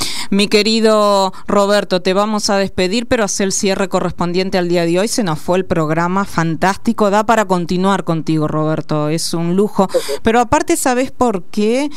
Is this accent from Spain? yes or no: no; Carlos Casares, Buenos Aires Province, Argentina; yo que soy de Carlos Casares, provincia de Buenos Aires, a 353 kilómetros de aquí, sí.